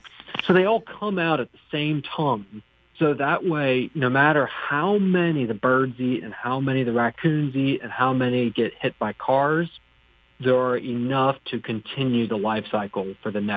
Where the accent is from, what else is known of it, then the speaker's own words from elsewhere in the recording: Virginia, United States; It's pretty similar to where I grew up in Tidewater, Virginia.